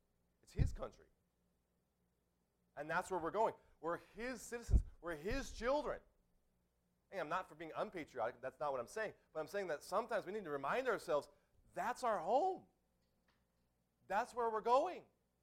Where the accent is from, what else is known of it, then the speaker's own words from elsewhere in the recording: United States; I'm an American. I believe in that.